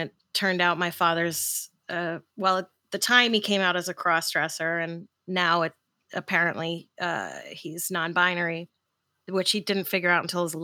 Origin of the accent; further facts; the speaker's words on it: New York City, New York, United States; And I grew up in Park Slope where like, there were a lot of like crunchy Birkenstock wearing lesbians adopting kids